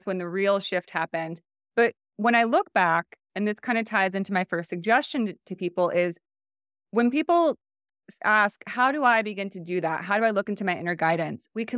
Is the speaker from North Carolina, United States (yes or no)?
no; Kansas, United States; But we grew up in Kansas. And I've always felt a tug to the West Coast.